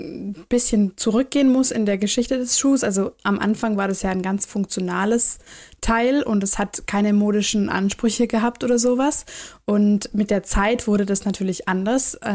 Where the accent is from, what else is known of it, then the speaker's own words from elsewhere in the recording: Baden-Württemberg, Germany; ich komme aus dem Schwabenländle